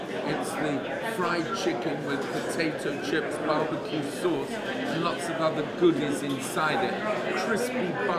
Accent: Orlando, Florida, United States; And my hometown, Orlando, is where we started the first drive-through, right here on 1792 at the intersection of Fairbanks.

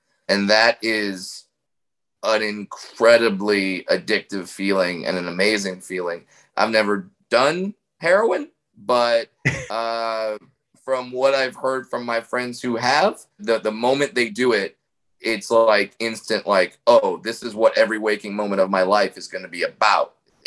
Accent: California, United States; And I grew up in Orange County, so that's a pretty good chance that that's going to be the case in that kid's family life.

